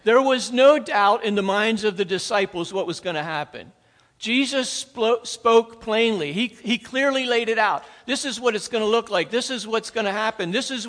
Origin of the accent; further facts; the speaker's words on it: United States; what my perspective is as American Christian. Because I grew up in my culture.